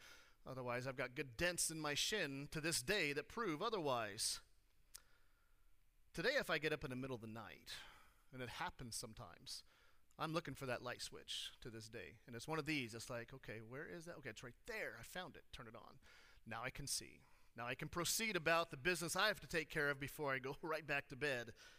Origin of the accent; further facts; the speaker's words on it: California, United States; Okay, I grew up in California.